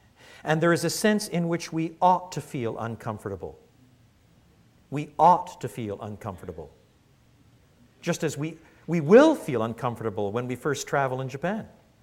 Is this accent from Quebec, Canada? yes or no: yes; Quebec, Canada; also born or lived in England; And I was brought up in French Canada.